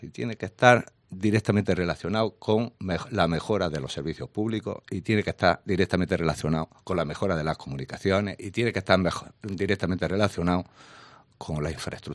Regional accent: Jaén, Andalusia, Spain; apuesten por Jaén de una vez, porque es la eterna olvidada, todo lo conocemos, somos la cenicienta de Andalucía y de España.

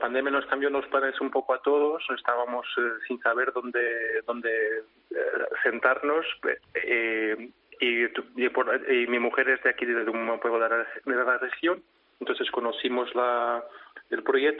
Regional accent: Portugal; Spanish is a second language; durante la pandemia estábamos en Lisboa porque yo soy portugués

